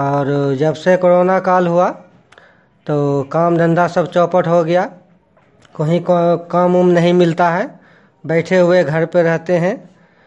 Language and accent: Hindi; Sherpur, Bihar, India; Sherpur, post Vasdevpur, जिला मुंगेर। मैं मुंगेर का ही रहने वाला हूँ।